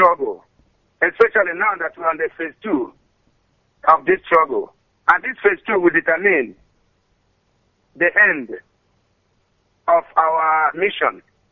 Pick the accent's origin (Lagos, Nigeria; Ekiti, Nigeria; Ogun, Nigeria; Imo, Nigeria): Imo, Nigeria; Umunumo; I'm from Umunumo, Amandoba, and Biafra land.